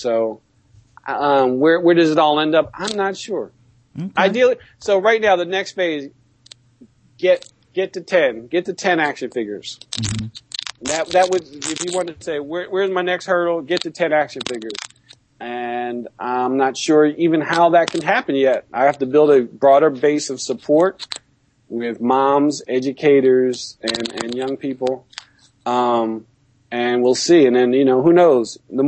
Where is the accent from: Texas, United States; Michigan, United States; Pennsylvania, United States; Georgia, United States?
Pennsylvania, United States; Philadelphia; I'm from Philadelphia, mm-hmm. but I'm from a single parent household, West Philadelphia.